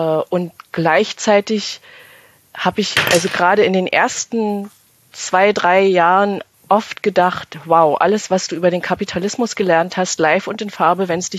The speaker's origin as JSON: {"language": "German", "region": "East Germany", "country": "Germany", "tie": "born or raised there", "said": "aufgewachsen in der DDR und ich kann auch dazu sagen, auch in einem ziemlich kommunistischen Elternhaus."}